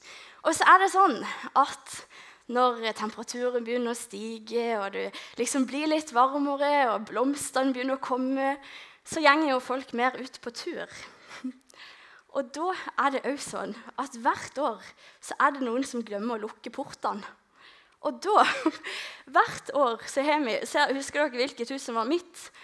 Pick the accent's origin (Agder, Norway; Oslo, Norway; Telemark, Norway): Agder, Norway; Lista; Jeg kommer fra Lista, og mitt hus, nå vet jeg, klarer jeg å... Åh, det huset der, det det huset jeg har vokst opp i. Og som dere ser, så det litt landlig. Det litt jord og sånn, og det litt sjø.